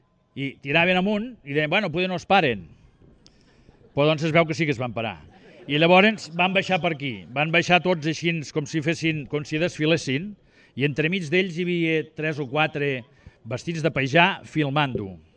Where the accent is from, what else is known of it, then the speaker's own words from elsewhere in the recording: Catalonia, Spain; perquè de tontos tampoc som la gent de la Conca